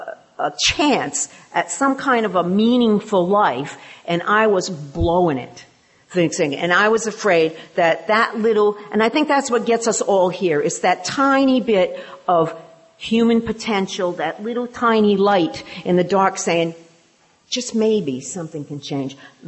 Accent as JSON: {"language": "English", "region": "London", "country": "United Kingdom", "said": "it says on the thing that I am from London, so I mean, I'm sorry about the no Kate Middleton accent"}